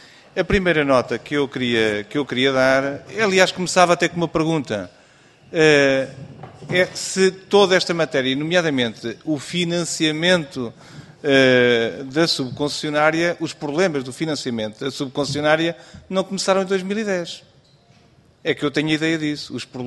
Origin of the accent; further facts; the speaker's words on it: Alentejo, Portugal; Eu sou do Alentejo Central